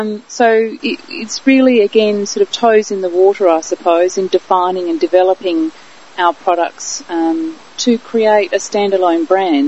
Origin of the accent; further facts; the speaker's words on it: South Australia, Australia; growing up in the Barossa Valley in South Australia, where it was settled by German Lutheran migrants